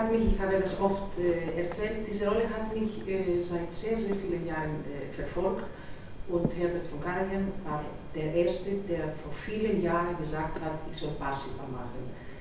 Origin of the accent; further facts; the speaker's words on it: Greece; German is a second language; Aber ich verstehe sehr gut Deutsch und ich bin Griechin natürlich. Aber ich spreche Deutsch, ich denke Deutsch